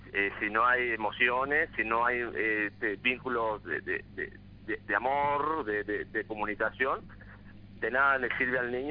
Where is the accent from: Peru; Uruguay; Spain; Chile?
Uruguay; yo soy de Uruguay